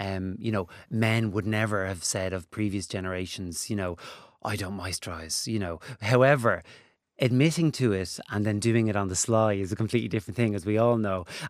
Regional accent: Dublin, Leinster, Ireland; I'm a Dublin lad. I'm from Santry. I went to St. Aidan's on Collins Avenue

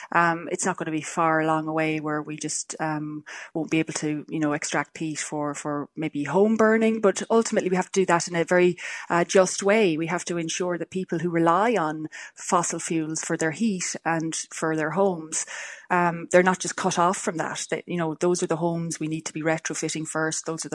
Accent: Connacht, Ireland; myself and Hildegard Nocton, the 2 super junior ministers, are from the West. I'm from Mayo originally.

